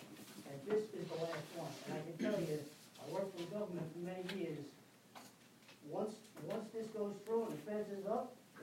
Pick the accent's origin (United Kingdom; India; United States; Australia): Australia; Townsville, Queensland; Yeah, I'm from Townsville, and I swim there almost every day.